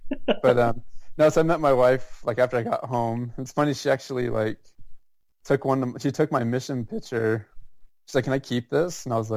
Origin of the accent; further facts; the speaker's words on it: Hawthorne, Nevada, United States; I'm in a little town called Hawthorne, Nevada.